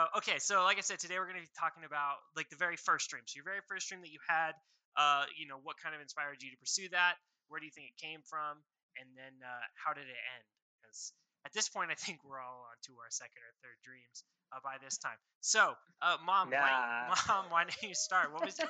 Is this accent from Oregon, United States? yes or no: yes; Oregon, United States; I was like, yeah, but I'm from Oregon. So I don't have to pay that.